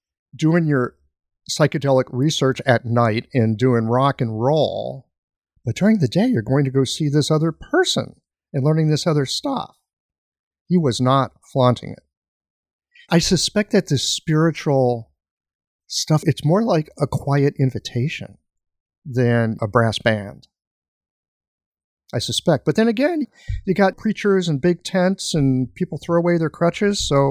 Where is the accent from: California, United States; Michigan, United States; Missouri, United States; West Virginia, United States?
Missouri, United States; Like, I'm from Missouri. Show me, motherfucker.